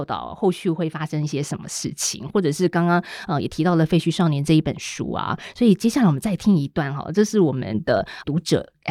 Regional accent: central Taiwan, Taiwan; 然后呢，我也是中部人

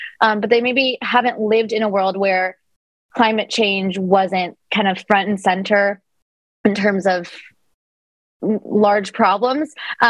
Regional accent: Texas, United States; now in New York, United States; I'm a Texan moving to New York, doing the reverse of what people are seem to be doing.

